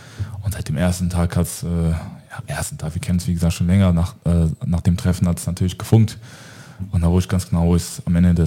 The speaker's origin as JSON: {"language": "German", "town": "Mainz", "region": "Rhineland-Palatinate", "country": "Germany", "said": "ich bin aus Mainz und nebendran ist Frankfurt, Wiesbaden, ja, schon alles mega groß."}